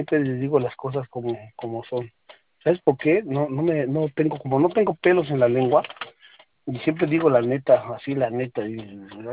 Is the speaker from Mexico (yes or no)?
yes; Puebla, Mexico; Como yo soy de Puebla